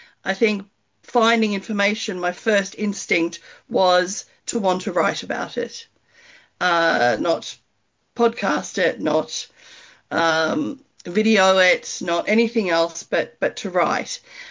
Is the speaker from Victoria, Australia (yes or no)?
yes; Melbourne, Victoria, Australia; as most people can tell the minute they listen to me, I'm not from this hemisphere. I grew up in Melbourne, Australia, and met my husband there. I grew up in a beachside suburb.